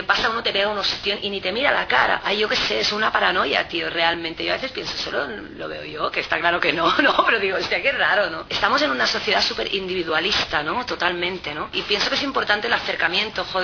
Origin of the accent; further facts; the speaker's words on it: Barcelona, Catalonia, Spain; Venimos de Barcelona.